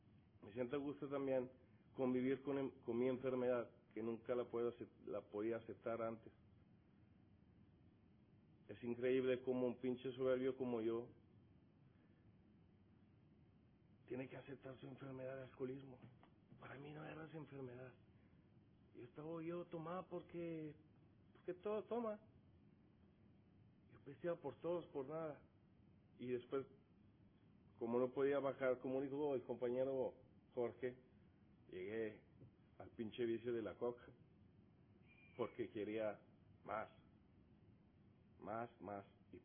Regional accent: Italy; soy enfermo alcohólico. Tengo otra enfermedad, que soy italiano, sí, de verdad.

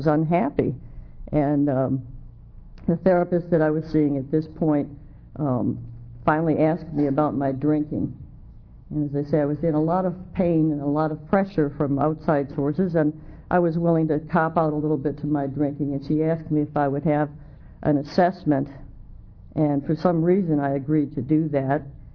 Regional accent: Michigan, United States; I grew up in Michigan, and the drinking age was 21.

